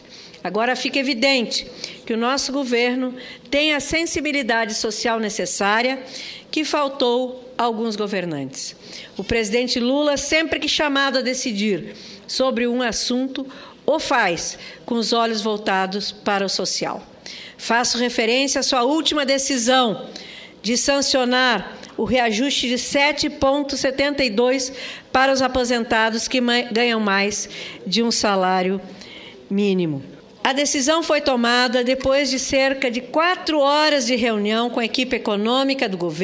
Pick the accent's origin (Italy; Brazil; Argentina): Brazil; Mato Grosso; lá no meu estado de Mato Grosso teve gente que votou contra.